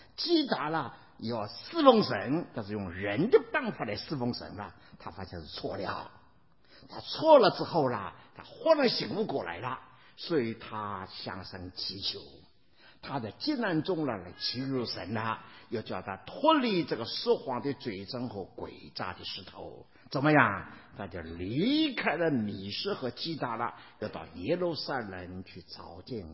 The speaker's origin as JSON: {"language": "Chinese", "country": "China", "said": "那我们这帮中国人呢，来到了北美的时候，自自然然受到北美环境的影响，把我们中国人老的那一些的美德慢慢的消除掉了。"}